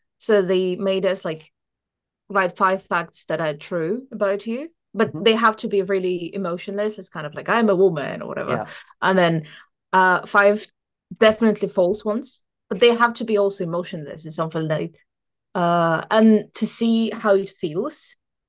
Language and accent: English; Russia; English is a second language; like I come from Russia, whatever.